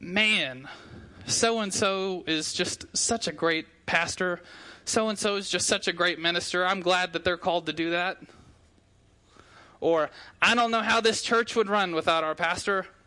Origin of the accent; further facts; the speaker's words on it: Abilene, Texas, United States; also born or lived in Sweetwater; I was actually born and raised in Abilene for a while. I can't exactly tell you the dates, but I know I actually grew up in this church. I went here until I was about halfway through my fifth grade year of school